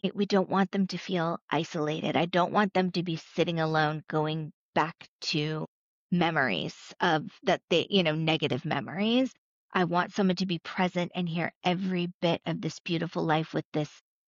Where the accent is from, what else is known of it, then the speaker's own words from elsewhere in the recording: Connecticut, United States; now in Atlanta, United States; I don't have parents here in Atlanta. I grew up in Connecticut. My family moved to Florida.